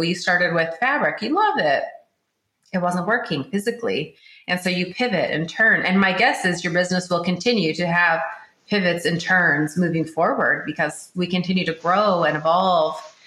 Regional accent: Minnesota, United States; Yeah, I grew up in Minnesota, so not far from in the Twin Cities, so not far.

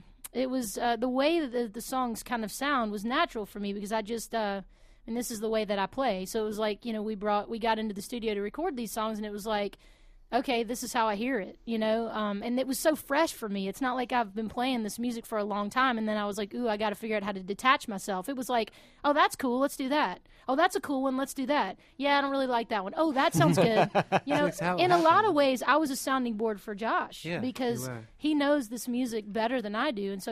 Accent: Hernando, Mississippi, United States; I grew up in northwest Mississippi in a little town called Hernando. It's right outside of Memphis, Tennessee.

